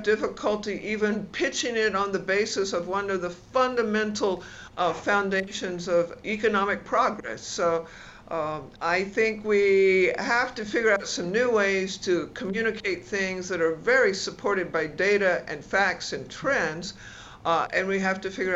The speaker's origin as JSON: {"language": "English", "region": "Gulf Coast", "country": "United States", "tie": "born or raised there", "said": "So since I grew up on the Gulf Coast, let me say we totally wasted the opportunity"}